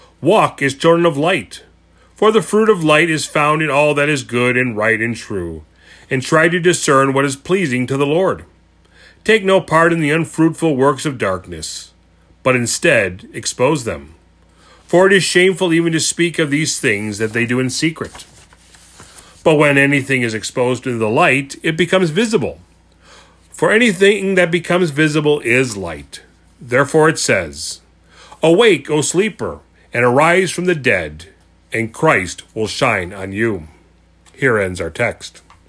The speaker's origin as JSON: {"language": "English", "town": "Chicago", "region": "Illinois", "country": "United States", "said": "I told him my biggest qualification was the fact that I was from Chicago like him"}